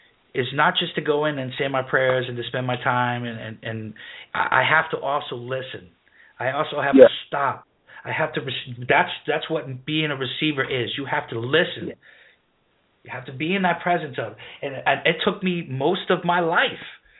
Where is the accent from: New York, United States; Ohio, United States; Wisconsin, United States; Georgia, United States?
New York, United States; I grew up in the streets. I grew up in New York, and so I learned how to survive.